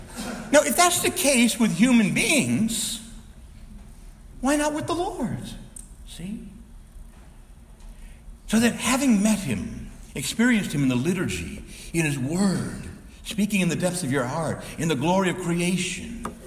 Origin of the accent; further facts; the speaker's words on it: Chicago, Illinois, United States; at least in suburbia where I was growing up in Chicago, and we were there in North Chicago